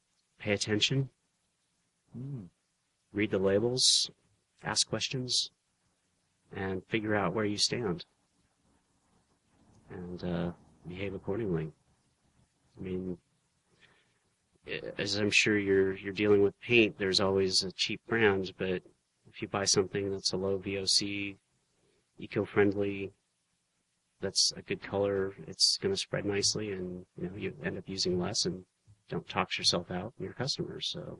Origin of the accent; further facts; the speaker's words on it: Tri-Cities, Washington, United States; Growing up in the Tri-Cities, it's pro-nuke, but...